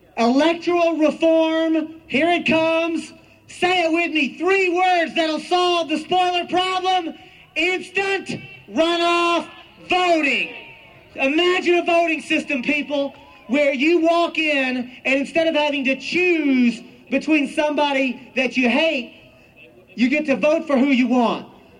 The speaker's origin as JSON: {"language": "English", "region": "Texas", "country": "United States", "said": "I'm from Texas, and I'm here to make amends."}